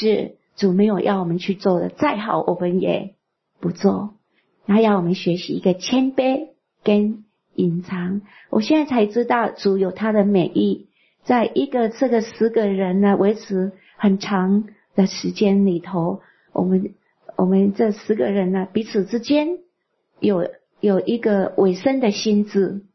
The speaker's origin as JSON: {"language": "Chinese", "country": "China", "said": "我们中国人有一句话说，十年树木，百年树人"}